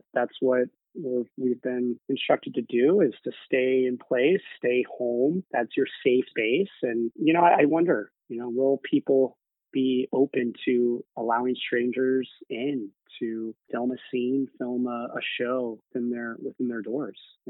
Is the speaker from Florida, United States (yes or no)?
no; St. Louis, Missouri, United States; moved away as an adult; also born or lived in Cincinnati; You know, I was born in Cincinnati, moved to St. Louis in second grade. That's where I tend to think I grew up through high school there.